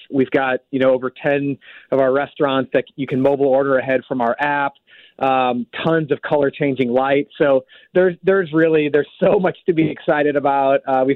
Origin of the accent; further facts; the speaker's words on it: St. Louis, Missouri, United States; just being, you know, born and raised in St. Louis, a big soccer fan.